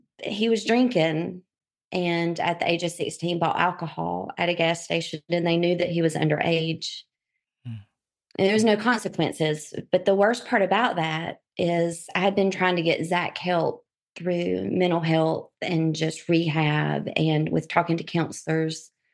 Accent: Dothan, Alabama, United States; Well, all over for the first few years of life. And then I settled in Dothan, Alabama when I was about 10 years old. I've moved 26 times. But Dothan is pretty much where I remained.

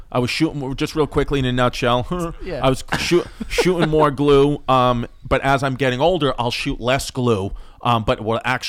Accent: Queens, New York, United States; I grew up in Ridgewood, Queens, and there's a lot of this, it's one of the biggest designated historical areas in the whole country.

